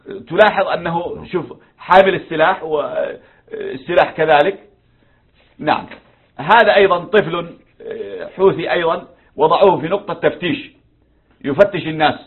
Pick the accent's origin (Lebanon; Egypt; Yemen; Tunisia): Yemen; نفس الموضوع عندنا في اليمن